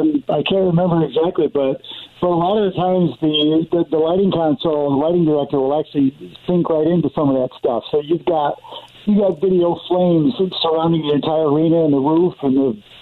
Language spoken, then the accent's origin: English; Horseheads, New York, United States; Yeah, I'm from Horseheads, Elmira. I live, just about 10 miles, about 12 miles south of Seneca Lake.